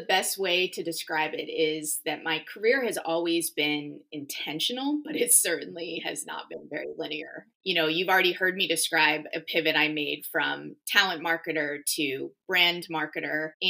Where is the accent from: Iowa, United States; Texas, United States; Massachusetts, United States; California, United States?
Massachusetts, United States; You know, I grew up in Western Mass. I was a pretty studious kid.